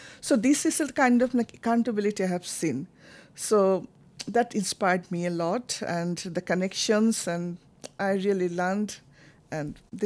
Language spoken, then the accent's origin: English; Bangladesh; English is a second language; I was also from the Bangladesh context where the girls were like a block, like future.